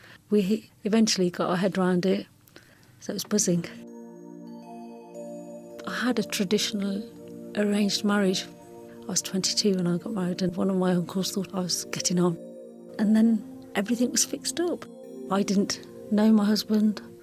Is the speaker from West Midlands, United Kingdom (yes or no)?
yes; Coventry, West Midlands, United Kingdom; I was born and brought up in Coventry. My dad came in 1950. He was 19 at the time. People were quite poor back in India then.